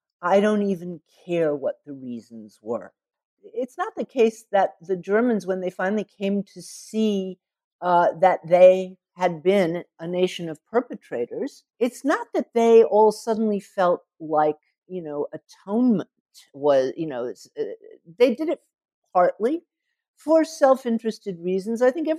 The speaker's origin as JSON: {"language": "English", "town": "Atlanta", "region": "Georgia", "country": "United States", "tie": "born there", "said": "I was born in Atlanta and Coca-Cola actually played a progressive role in the civil rights movement."}